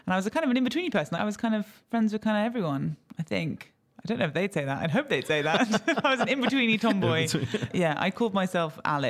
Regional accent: London, United Kingdom; I was born and raised in London

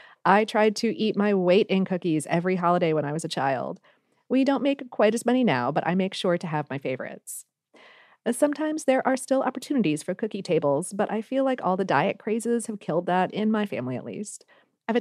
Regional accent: Pittsburgh, Pennsylvania, United States; now in Columbus, United States; I'm originally from Pittsburgh, and considering the lukewarm reception I've gotten over my cookies in Columbus the past couple of years

